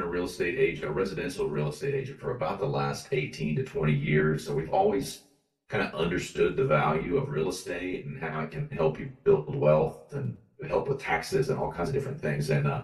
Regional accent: Dallas-Fort Worth, Texas, United States; and then I grew up in the Dallas-Fort Worth region.

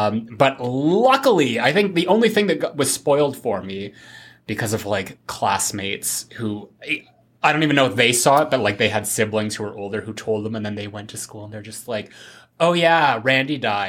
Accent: Toronto, Ontario, Canada; where I grew up in Toronto

